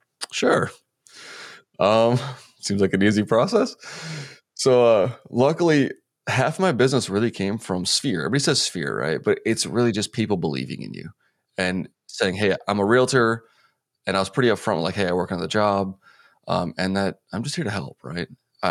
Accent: Addison, Illinois, United States; I'm actually from the suburbs of Chicago. I can get to Chicago from Addison, where I grew up, in like 25, 30 minutes

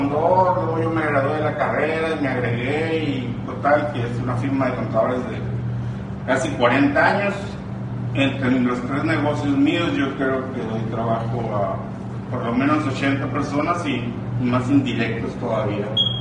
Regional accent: Hermosillo, Sonora, Mexico; Soy empresario de Sonora, México, Hermosillo. No nací rico ni millonario. Mi padre nació en Caborca y vivió el sueldo de un policía.

